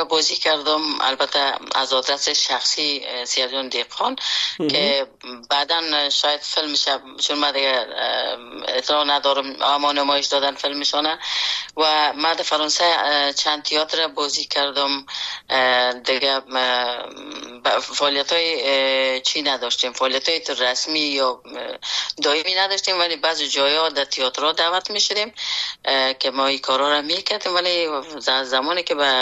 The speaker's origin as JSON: {"language": "Persian", "country": "Afghanistan", "tie": "born or raised there", "moved": "yes"}